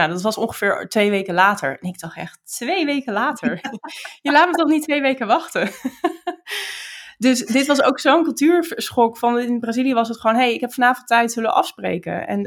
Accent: Netherlands; dat ik daar zelf dus ook mee struggelde als Nederlander in Nederland.

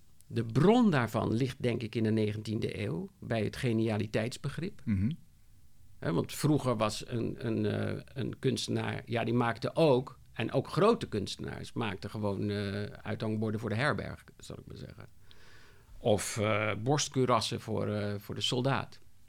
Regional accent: Rotterdam, South Holland, Netherlands; Ik ga wel naar Rotterdam-Zuid, ik kom uit Rotterdam.

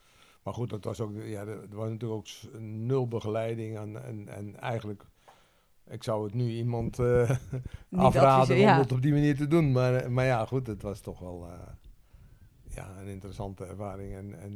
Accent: Wissekerken, Zeeland, Netherlands; Ik ben geboren op Noord-Beveland, een eilandje wat hier één eilandje hoger ligt dan Zuid-Beveland. In het dorpje Wissekerken, gezin van 4 kinderen, ik was de jongste. Echt een plattelandsdorpje, dus echt een dorp. Daar ben ik geboren en opgegroeid.

